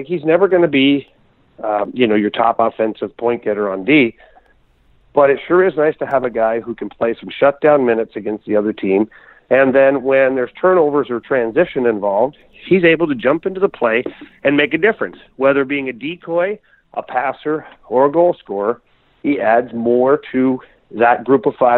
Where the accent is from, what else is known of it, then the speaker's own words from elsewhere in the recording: Ottawa, Ontario, Canada; I played forward as a young player in growing up in Ottawa